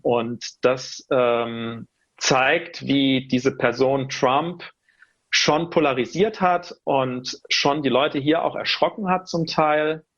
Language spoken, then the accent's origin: German; Rhineland-Palatinate, Germany; Ich bin stolzer Pfälzer und ich bin froh, dass ich in der Bundesrepublik Deutschland wohne